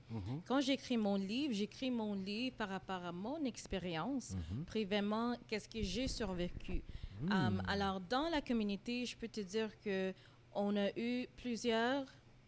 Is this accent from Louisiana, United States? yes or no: no; New York, United States; also born or lived in Montreal; je suis moitié créole et moitié trinidadienne, but j'ai grandi à New York et à Montréal.